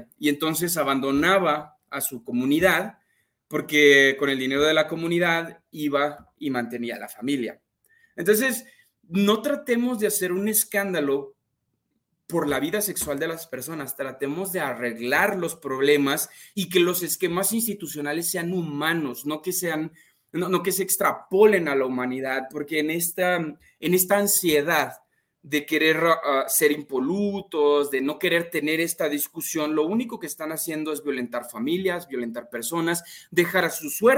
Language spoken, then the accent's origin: Spanish; Jalisco, Mexico; En Jalisco, que es de donde yo soy